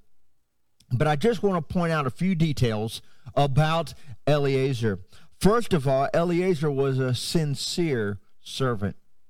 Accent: Haiti; I grew up in Haiti, served there for 16 years alongside my dad.

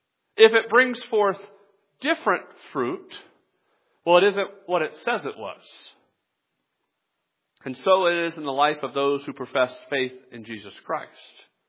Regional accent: the South, United States; I'm from the South, so that's what I talk about, okay?

